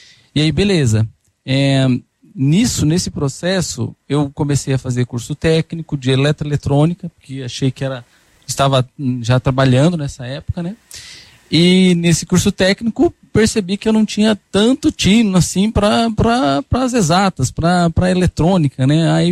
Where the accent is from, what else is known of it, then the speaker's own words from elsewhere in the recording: Londrina, Paraná, Brazil; nascido em Londrina. Sou londrinense.